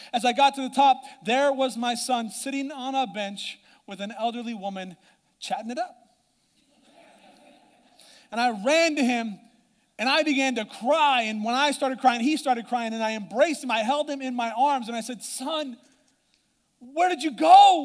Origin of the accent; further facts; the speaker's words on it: Nebraska, United States; I didn't even bother with going to the zoo because I'm from Nebraska.